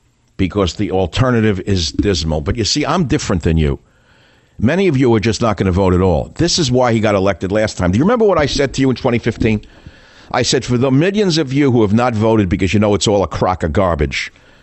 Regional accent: United States; You know, look, I'm an American just as you are.

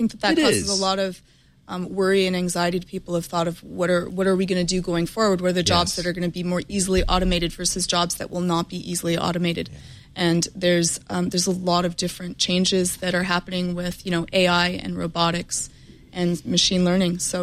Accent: Canada; I'm Canadian

